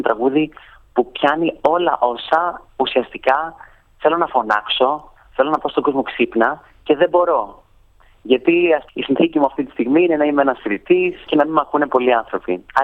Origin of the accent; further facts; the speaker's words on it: Crete, Greece; Κατάγομαι από την Κρήτη, είμαι 20 χρονών